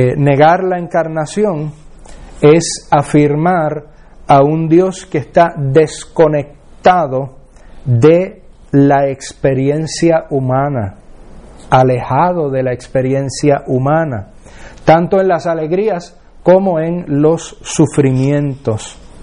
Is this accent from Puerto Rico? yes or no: yes; Puerto Rico; Un querido profesor, amigo, en mi tierra, en Puerto Rico